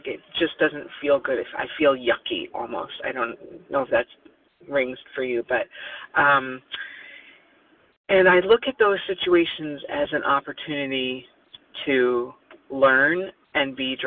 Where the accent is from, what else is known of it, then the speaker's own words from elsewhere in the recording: Oregon, United States; born there; And shout out to Oregon. I was born in Oregon, so.